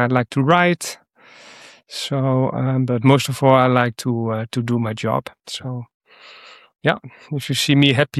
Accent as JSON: {"language": "English", "town": "The Hague", "region": "South Holland", "country": "Netherlands", "tie": "born there", "second_language": "English", "said": "I was born in The Hague, which is another big city in Holland."}